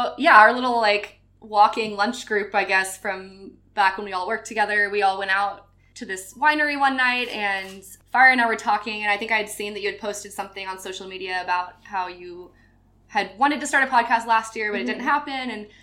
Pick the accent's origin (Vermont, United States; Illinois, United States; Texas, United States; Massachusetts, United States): Texas, United States; Austin; And I actually was born and raised in Austin, so people call me a unicorn sometimes.